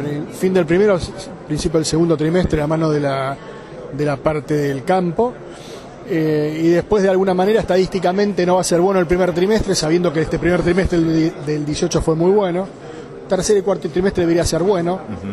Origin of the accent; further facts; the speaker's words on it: Argentina; Pero en tanto en cuanto Argentina y como argentinos demos el mensaje de que queremos vivir en la normalidad